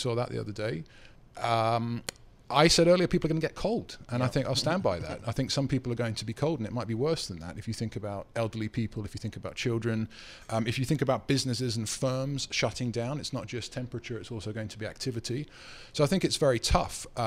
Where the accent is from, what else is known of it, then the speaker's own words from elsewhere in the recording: United Kingdom; I'm very British.